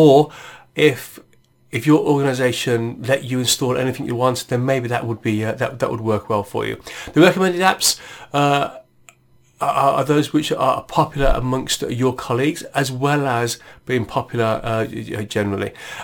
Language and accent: English; Midlands, United Kingdom; I don't know whether it's my accent coming from the Midlands of in England